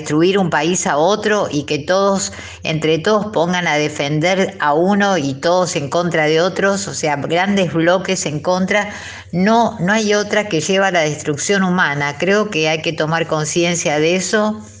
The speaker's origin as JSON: {"language": "Spanish", "country": "Argentina", "said": "nosotros vamos a saber en 2 días cuántos somos los argentinos"}